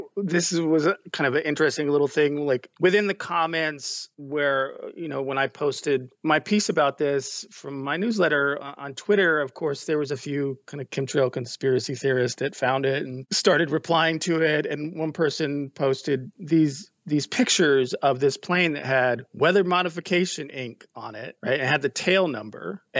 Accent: Texas, United States; You know, I'm from Texas. I grew up here. I live here now.

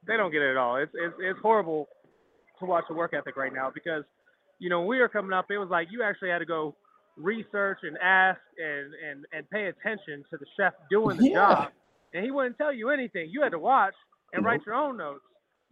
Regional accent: Oakland, California, United States; I'm born in San Francisco, raised in the Bay Area, Oakland, California.

